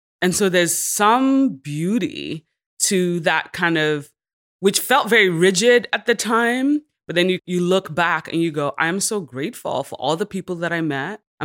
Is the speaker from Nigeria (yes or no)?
yes; Nigeria; also born or lived in United States; now in United Kingdom; I'd always described myself as Nigerian. And then I became an American, and then I moved to the UK, but I never felt American